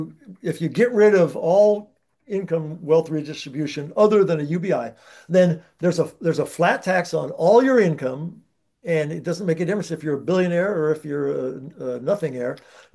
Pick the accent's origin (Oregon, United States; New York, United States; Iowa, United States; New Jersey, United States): Iowa, United States; Postville; my hometown, Postville, Iowa?